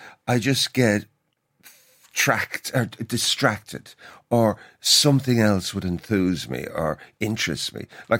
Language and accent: English; Dublin, Leinster, Ireland; and I'm from Northside Dublin